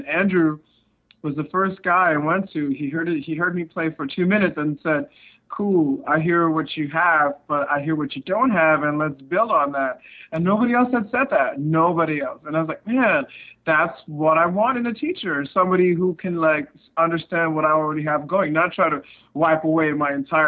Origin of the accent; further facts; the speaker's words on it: India; also born or lived in Middle East / Australia; I grew up not only in India, but like I would spend time in the Middle East, spent time growing up in like Australia, in different parts of Asia